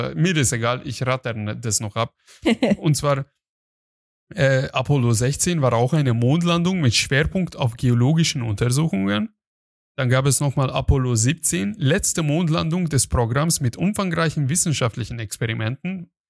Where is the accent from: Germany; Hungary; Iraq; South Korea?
Hungary; Glaub mir, ich bin Ungar.